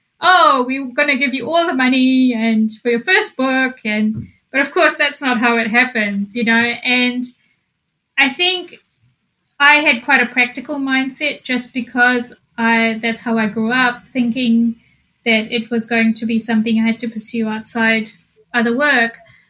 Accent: New Zealand; also born or lived in Fiji; And and so I was born in Fiji, and it's a tiny dot of an island in the Pacific. And I grew up in New Zealand

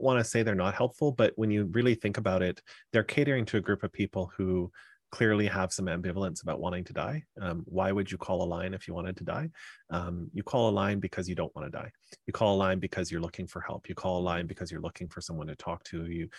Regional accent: Canada; I'm a Canadian

